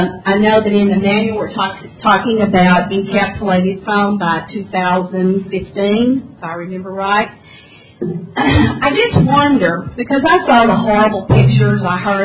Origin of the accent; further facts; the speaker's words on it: United States; I grew up on Caddo Slough, and I remember a family that had children that we played with regularly got on hard times and didn't pay their lease.